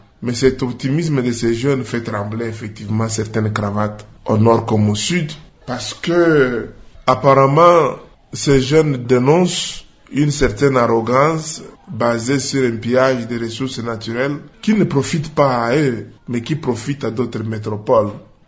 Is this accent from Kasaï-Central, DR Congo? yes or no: no; Bukavu, South Kivu, DR Congo; la situation socio-politique que nous vivons en général chez nous au Congo et en particulier ici chez nous à Bukavu.